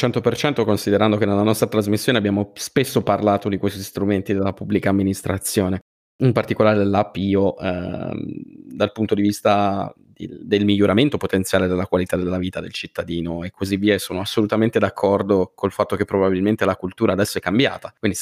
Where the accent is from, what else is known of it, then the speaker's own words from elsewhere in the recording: Lombardy, Italy; now in Switzerland; sono di origini campane, sono nato e cresciuto in provincia di Varese, adesso vivo in Svizzera